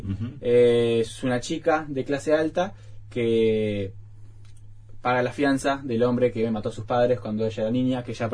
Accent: Montevideo, Uruguay; No, yo soy de acá, de Montevideo.

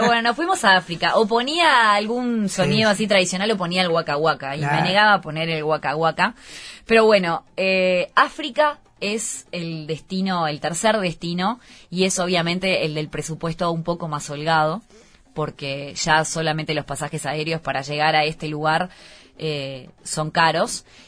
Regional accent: Uruguay; vengo desde Uruguay, desde muy lejos.

